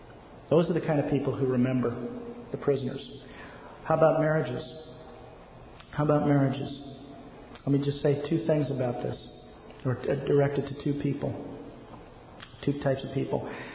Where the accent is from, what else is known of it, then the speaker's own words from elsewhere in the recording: United States; for us as American evangelicals